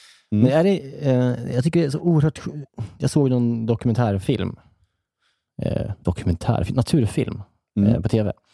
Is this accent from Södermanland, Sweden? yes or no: yes; Björkvik, Södermanland, Sweden; i Björkvik, där jag kommer ifrån, finns det ingen vattentorn, för det är som en liten by.